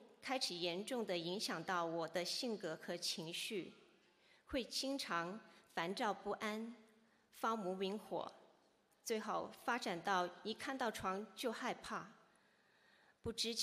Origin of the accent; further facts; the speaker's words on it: Texas, United States; 我是来自德州的